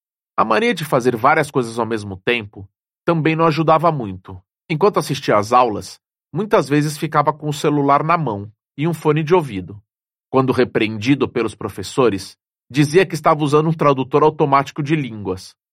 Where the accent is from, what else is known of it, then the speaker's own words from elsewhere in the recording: Rio de Janeiro, Brazil; Sou carioca e filho de suburbano, irmão.